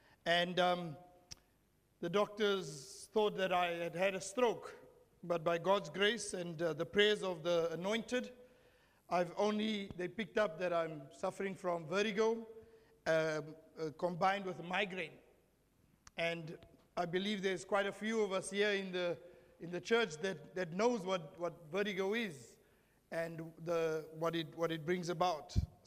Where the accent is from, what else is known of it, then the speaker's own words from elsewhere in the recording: South Africa; I come from Africa, as you know, South Africa.